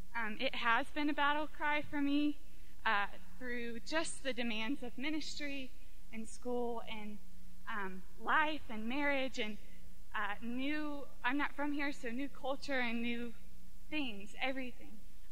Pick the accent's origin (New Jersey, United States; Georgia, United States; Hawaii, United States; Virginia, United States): Georgia, United States; moved away as an adult; now in Calgary, Canada; I'm originally from the States, from Georgia, and happily make my home here in downtown Calgary now.